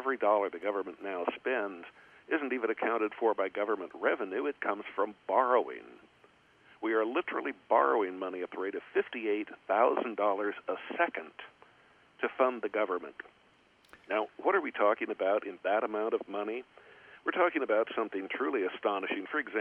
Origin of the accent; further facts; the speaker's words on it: California, United States; I grew up in Southern California.